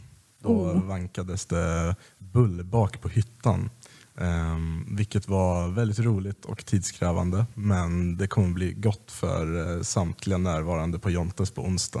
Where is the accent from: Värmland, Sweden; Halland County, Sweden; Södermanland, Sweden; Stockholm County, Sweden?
Södermanland, Sweden; Vingåker; Om det är någon som vet vad Vingåker är så är det Propster, men de flesta har ingen aning. Det är i alla fall en liten håla i Sörmland. Så att komma hit till Uppsala och läsa juridik var ju som att komma till värsta storstan.